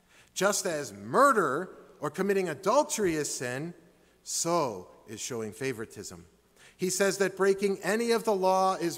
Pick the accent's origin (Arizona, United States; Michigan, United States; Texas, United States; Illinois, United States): Illinois, United States; Streamwood; It produced a revival back in Streamwood, my hometown.